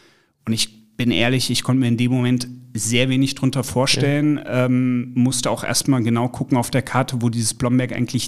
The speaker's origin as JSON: {"language": "German", "town": "Kassel", "region": "Hesse", "country": "Germany", "lives_now": "Cologne, Germany", "said": "Ich komme aus Nordhessen, aus Kassel und da ist sehr viel Upgrade, wenn man nach Köln kommt."}